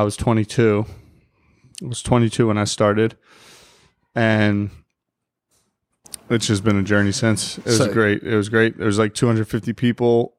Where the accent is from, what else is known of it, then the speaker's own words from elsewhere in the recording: Montclair, New Jersey, United States; I grew up in Montclair, New Jersey.